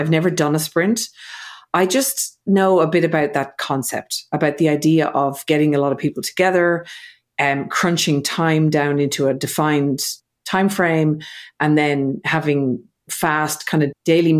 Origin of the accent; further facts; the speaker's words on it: Ireland; now in Australia; I'm living in Australia. I'm from Ireland. My husband is Hungarian.